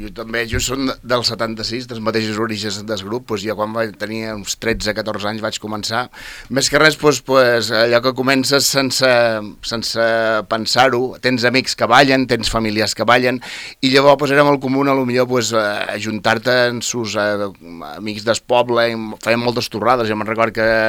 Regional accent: Es Caló, Balearic Islands, Spain; jo, que som d'Escaló

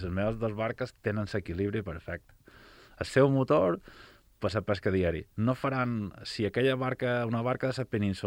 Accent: Balearic Islands, Spain; Però el que som els eivissencs i aquí Formentera, res, tio, molt poc

